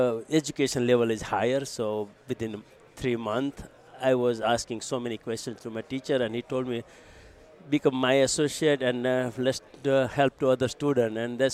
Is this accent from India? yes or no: yes; India; English is a second language; now in United States; I grew up in India.